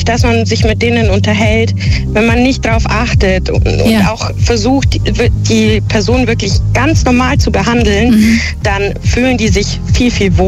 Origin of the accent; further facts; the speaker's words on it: Augsburg, Bavaria, Germany; Ich komme aus Bayern, Augsburg